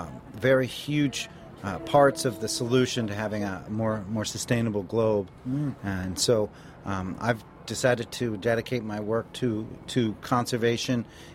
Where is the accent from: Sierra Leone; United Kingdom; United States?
United States; Darien, Connecticut; You know, I was growing up in Darien, and I went to Hindley School